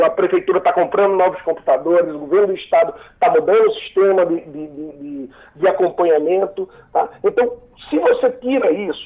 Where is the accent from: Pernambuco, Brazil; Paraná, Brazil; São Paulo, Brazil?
Pernambuco, Brazil; em Flores ou Solidão, no interior de Pernambuco, que é minha terra